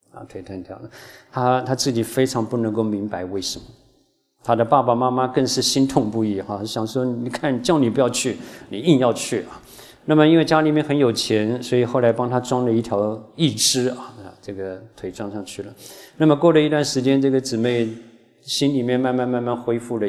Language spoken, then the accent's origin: Chinese; China; now in United States; 包括我们是中国人，到美国寄居